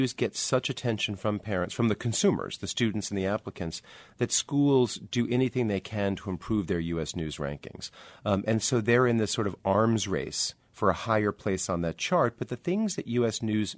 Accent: Northeast, United States; I also felt I was coming from the Northeast.

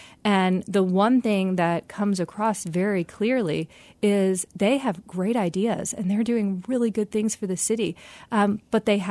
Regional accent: New Jersey, United States; now in Philadelphia, United States; I moved to Philadelphia pretty recently, and I grew up in South Jersey. And when you're growing up in South Jersey, on the dirt road that I grew up on, you look to Philadelphia

